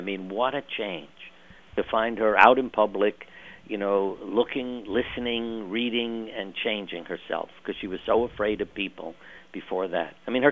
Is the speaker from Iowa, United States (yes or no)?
no; New York, United States; I grew up in New York, where the little street we were on was like a family.